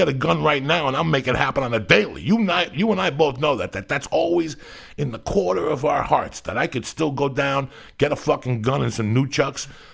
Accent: Cuba; English is a second language; now in United States; Since I came from Cuba, Nick, when you can't speak the language, that's how we learned to speak.

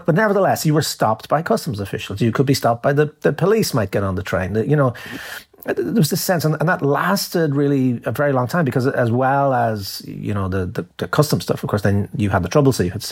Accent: Dublin, Leinster, Ireland; So when I was a kid, you know, I grew up in Dublin.

